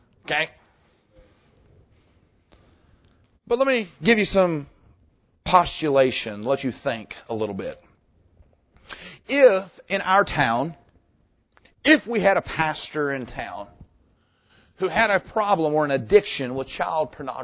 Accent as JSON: {"language": "English", "country": "United States", "said": "am I actually encouraging something that, as an American, I would find offensive?"}